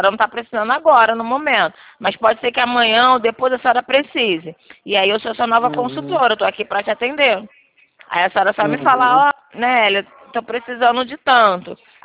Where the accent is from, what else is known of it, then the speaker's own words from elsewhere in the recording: Rio de Janeiro, Brazil; É o 21, é que sou daqui do Rio. 21.